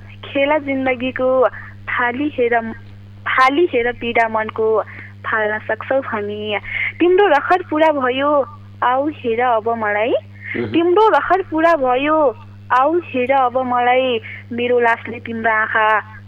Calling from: Dailekh, Karnali Province, Nepal; म तपाईँ दैलेखदेखि हो

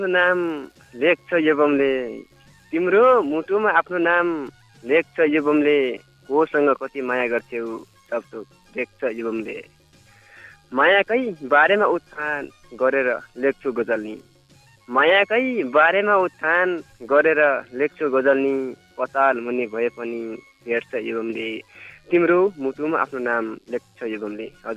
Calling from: Sudurpashchim Province, Nepal; म सुन्दर सुदूरपश्चिम बोकटाँचेनकानाचोर मिल्दादेखि

